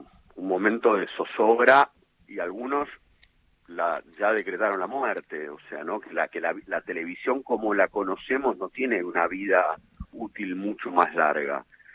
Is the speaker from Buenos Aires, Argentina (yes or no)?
yes; Buenos Aires, Argentina; yo como porteño, yo nací en Buenos Aires